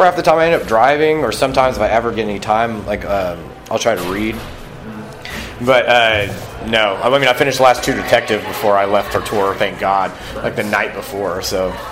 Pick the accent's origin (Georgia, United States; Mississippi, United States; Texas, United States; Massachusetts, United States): Texas, United States; I'm from Texas. Whataburger is way better than In-N-Out Burger, hands down.